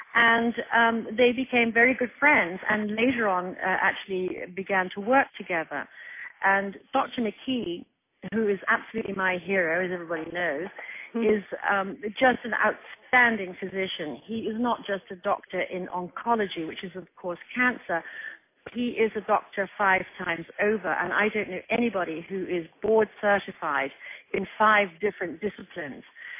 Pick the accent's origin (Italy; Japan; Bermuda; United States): Bermuda; Gabi already told you I'm originally from Bermuda.